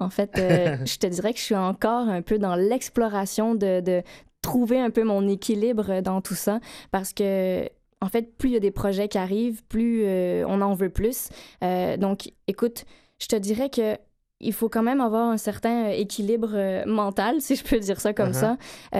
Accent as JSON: {"language": "French", "town": "Laval", "region": "Quebec", "country": "Canada", "tie": "born or raised there", "said": "Et moi, j'ai grandi à Laval."}